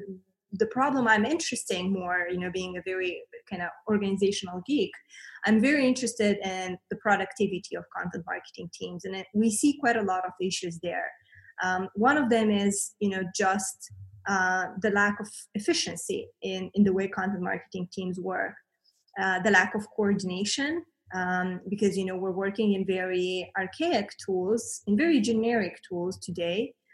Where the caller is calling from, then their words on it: Bucharest, Romania; I'm calling in from Bucharest, Romania, so very far Eastern Europe.